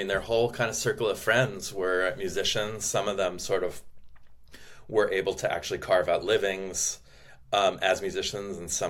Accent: United States; born there; my brother and I were born in the US.

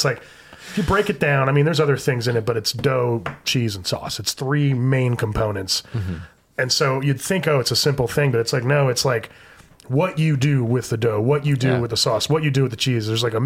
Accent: New Jersey, United States; Product of growing up in New Jersey

